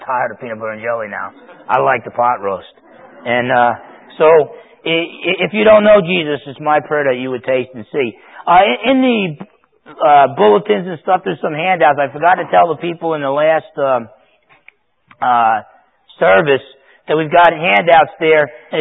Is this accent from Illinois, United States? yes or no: no; New Jersey, United States; When I grew up in New Jersey, you know, I was perfectly content to hang out with my buddies on the block